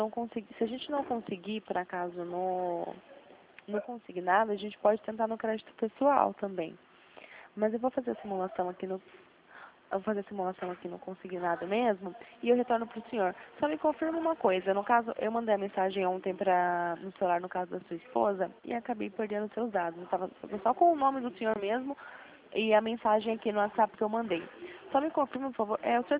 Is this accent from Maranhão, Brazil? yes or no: no; São José dos Campos, São Paulo, Brazil; eu sou de São José dos Campos, escritório de São José dos Campos.